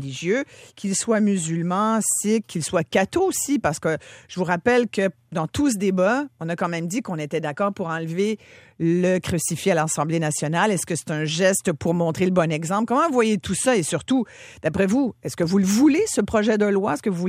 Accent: Quebec, Canada; Avant, on était des Canadiens français, aujourd'hui, on est des Québécois

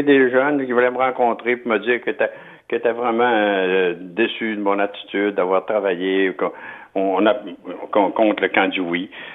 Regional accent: Canada; Vous savez, moi, je suis un Canadien.

